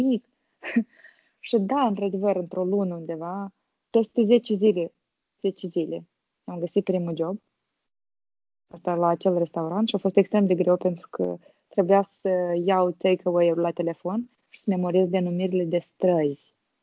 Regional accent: Chișinău, Moldova; now in United Kingdom; Am venit totuși cu engleză din Chișinău, umblând la cursuri, de la școală, mai privind filme. Și când am ajuns în UK

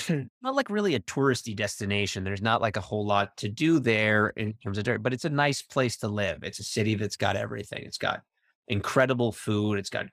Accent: New York City, New York, United States; I spent 15 years in New York City. I grew up in New York.

